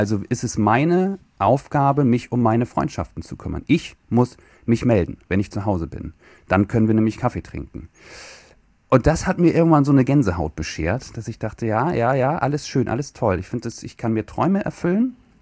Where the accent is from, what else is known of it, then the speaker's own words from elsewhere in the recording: Kiel, Schleswig-Holstein, Germany; Ich wollte Handballprofi werden. Ich komme aus Kiel.